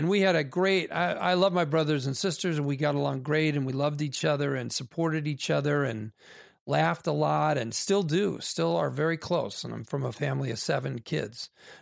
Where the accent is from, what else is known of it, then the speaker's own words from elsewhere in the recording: Naperville, Illinois, United States; Naperville, Illinois. Mostly Naperville, yeah.